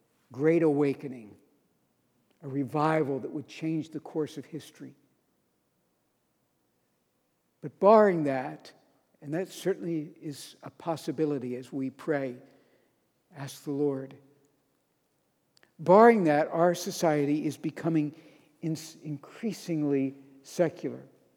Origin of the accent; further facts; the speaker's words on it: United States; grateful and proud of our nation and the heritage that is ours as Americans.